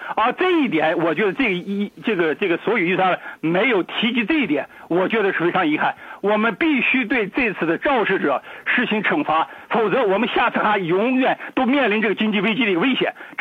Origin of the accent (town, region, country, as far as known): Australia